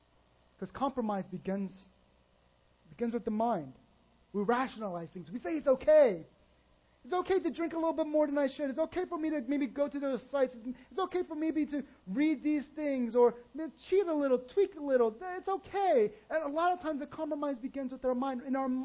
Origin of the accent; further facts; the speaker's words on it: Texas, United States; Many of you know I grew up in Texas, called the Bible Belt. I grew up in the Bible Belt.